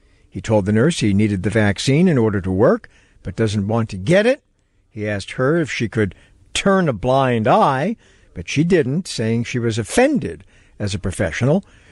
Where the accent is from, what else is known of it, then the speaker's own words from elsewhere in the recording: New York City, New York, United States; Now, being a New Yorker myself, Joseph, this is of epic proportions for New York City.